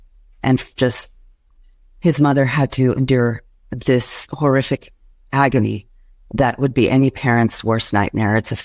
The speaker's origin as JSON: {"language": "English", "town": "Gaza", "region": "Gaza Strip", "country": "Palestine", "lives_now": "United States", "said": "my two daughters, they're Palestinian, we're from Gaza, but they were born in Houston, Texas."}